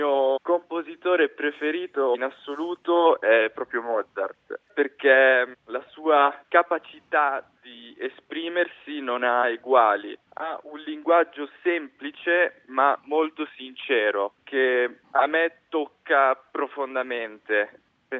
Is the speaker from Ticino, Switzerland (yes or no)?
yes; Lugano, Ticino, Switzerland; ho 21 anni, sono nato e cresciuto qua a Lugano.